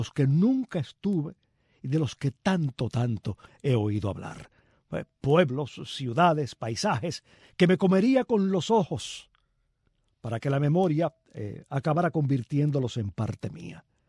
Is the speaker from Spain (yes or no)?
no; Cuba; moved away; mi país, un país del que falto desde hace más de medio siglo. Durante todos estos años de ausencia, señoras y señores, yo he acariciado una ilusión. La ilusión de volver a Cuba